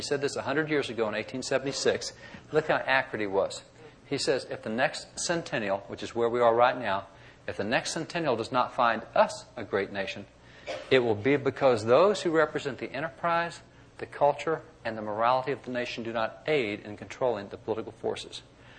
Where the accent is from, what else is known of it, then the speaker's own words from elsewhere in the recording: Texas, United States; I'm from Texas. We just had the bill out.